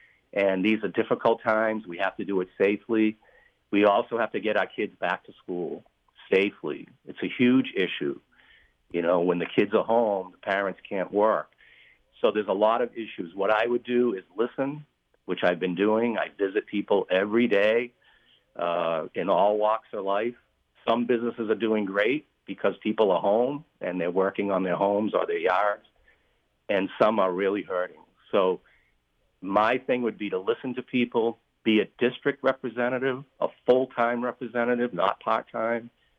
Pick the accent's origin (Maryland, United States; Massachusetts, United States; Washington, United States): Massachusetts, United States; New Bedford; I was born and raised in New Bedford, so I came to Cape Cod after graduating high school. I lived in Sandwich for 2 years with my aunt and uncle